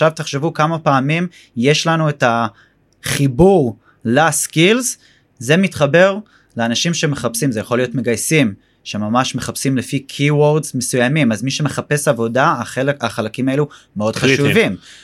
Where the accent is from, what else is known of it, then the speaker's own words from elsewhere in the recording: United States; בכל מקרה אני אמריקאי, צריך להשתמש באנגלית לפעמים